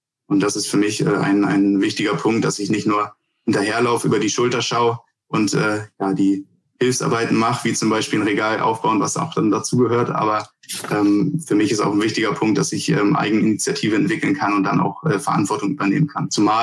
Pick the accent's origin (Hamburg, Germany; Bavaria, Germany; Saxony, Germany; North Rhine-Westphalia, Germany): Hamburg, Germany; ich komme aus Hamburg.